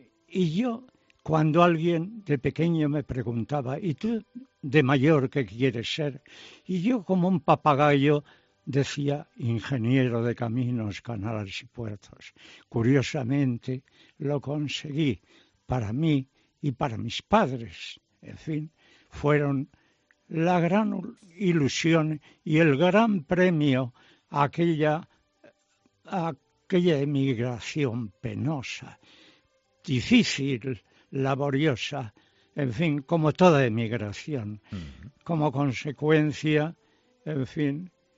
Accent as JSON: {"language": "Spanish", "region": "Córdoba", "country": "Argentina", "tie": "born there", "said": "Primero en Buenos Aires, luego en Córdoba, donde yo nací, regresaron a Buenos Aires."}